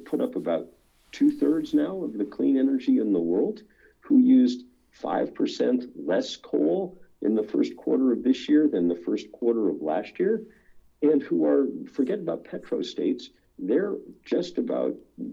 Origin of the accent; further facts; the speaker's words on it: Lexington, Massachusetts, United States; I grew up in Lexington, Massachusetts, you know, where Paul Revere came once he saw the two lanterns up there in the steeple.